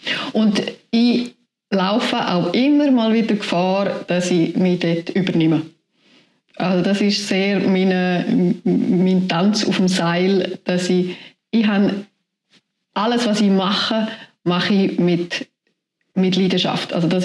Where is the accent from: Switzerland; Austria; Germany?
Switzerland; Chapina, Bern; Ich bin in Chapina aufgewachsen. Ich habe sehr engen Bezug zu dem Dorf.